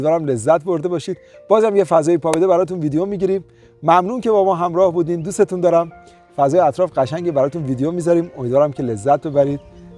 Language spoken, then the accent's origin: Persian; Iran; now in Austria; بعد من گفتم که من ترکم نیستم. گفت تو کجایی هستی؟ گفتم I'm Persian.